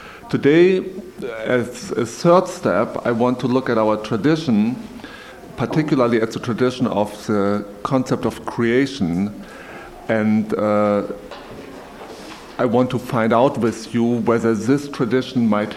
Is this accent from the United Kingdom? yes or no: no; Germany; moved away as an adult; now in United States; Originally, I'm from Germany. I was a pastor in East Germany for a couple of years before I came to the United States.